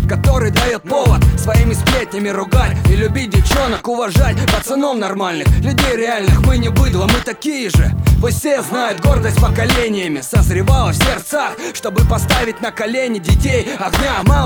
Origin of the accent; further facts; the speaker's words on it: Donbas, Ukraine; Со мной здесь Арсен. Мы родом из Донбасса.